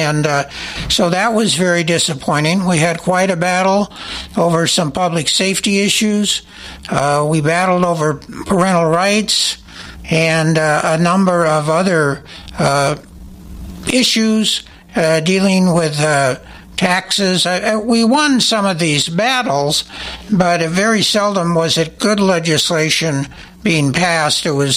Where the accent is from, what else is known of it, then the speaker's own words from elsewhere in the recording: Seattle, Washington, United States; also born or lived in Portland / Tri-Cities / Chicago; Well, I was born in Portland, Oregon, but my dad worked for U.S. Steel Supply, so we moved around when he got transferred. We lived in the Tri-Cities and outside of Chicago, and then from about seventh grade on in Seattle